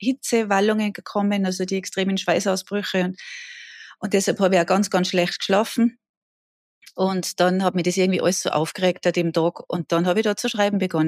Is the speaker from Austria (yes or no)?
yes; Tyrol, Austria; Und ich bin aus Österreich, aus Tirol. Ich sage immer ganz gern dazu, aus dem Bergdoktorland